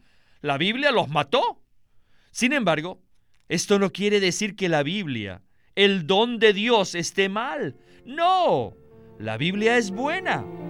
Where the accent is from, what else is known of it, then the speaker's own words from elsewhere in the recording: northern China, China; yo soy del norte de la China. Allí el invierno es muy frío y nosotros no teníamos calentadores.